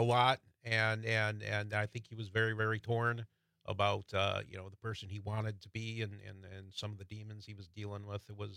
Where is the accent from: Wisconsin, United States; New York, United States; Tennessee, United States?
Wisconsin, United States; So I grew up in Crawford County. So Grant County's just to the south.